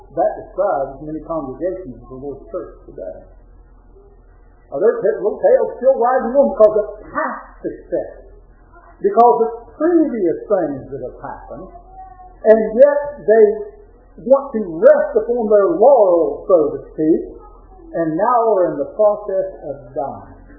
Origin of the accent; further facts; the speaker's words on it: Williamstown, West Virginia, United States; I grew up in the Ohio Valley. I grew up in Williamstown. I have five brothers.